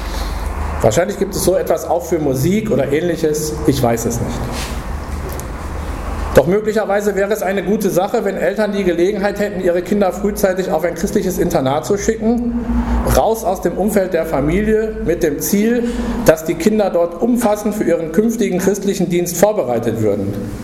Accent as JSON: {"language": "German", "town": "Essen", "region": "North Rhine-Westphalia", "country": "Germany", "tie": "born or raised there", "said": "In meiner Heimatstadt in Essen, da gibt es im Stadtteil Rüttenscheid ein Schwimmzentrum"}